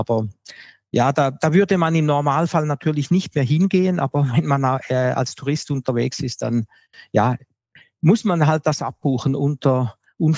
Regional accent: Switzerland; Sogar noch schneller als bei uns in der Schweiz.

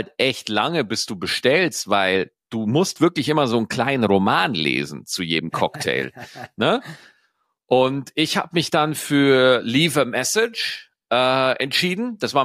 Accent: Straubing, Bavaria, Germany; dass Prag einfach mal von meiner Heimatstadt Straubing, in der ich geboren wurde, gar nicht mal so weit weg ist.

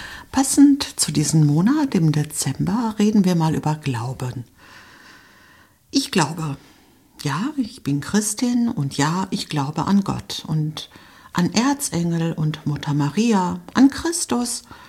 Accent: Greece; Ich bin Griechin, wie ihr wisst. Und in Griechenland gehört der Glaube einfach dazu.

